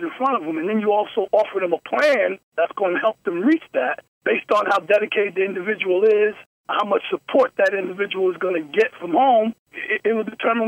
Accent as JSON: {"language": "English", "town": "Paterson", "region": "New Jersey", "country": "United States", "said": "I come from Paterson, New Jersey, which is like North Camden, you know what I mean? That's in the northern part of the state of New Jersey."}